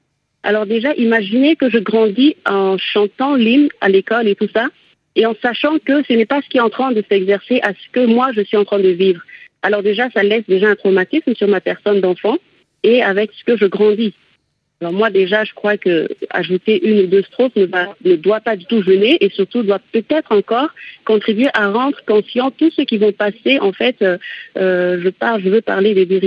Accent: Chad; en tant que Tchadienne, en tant que personne vivant dans la nation

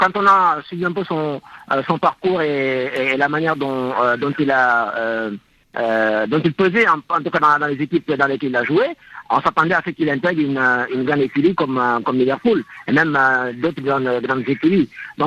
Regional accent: Senegal; Et en tant que Sénégalais, j'espère qu'il l'aura

